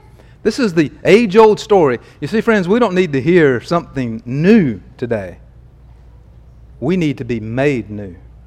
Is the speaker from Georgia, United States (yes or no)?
no; Pascagoula, Mississippi, United States; born there; I was born in Pascagoula, Mississippi, in the 20th century.